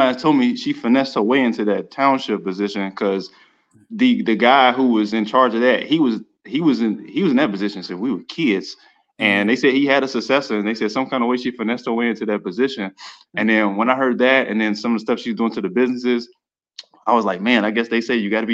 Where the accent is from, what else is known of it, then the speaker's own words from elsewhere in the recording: Dalton, Georgia, United States; I grew up in that area, in that city. I grew up in Dalton. I lived there for over 30 years, so I knew her.